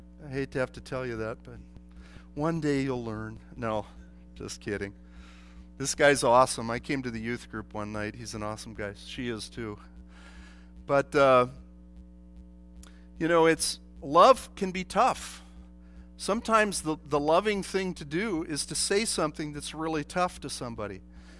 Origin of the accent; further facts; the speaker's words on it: Idaho, United States; when I was a kid in the Lutheran Sunday school, I grew up out in Idaho, and I wasn't even in a Christian family, but somehow my mom sent me to a Sunday school in a Lutheran church.